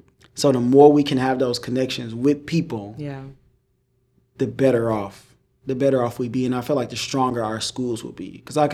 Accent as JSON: {"language": "English", "town": "Detroit", "region": "Michigan", "country": "United States", "lives_now": "Houston, United States", "said": "I'm from Detroit, Michigan. I didn't see a single horse when I lived in Detroit. Now, when I came down here in Houston, you do have horses running around Third Ward and Sunnyside and everywhere else."}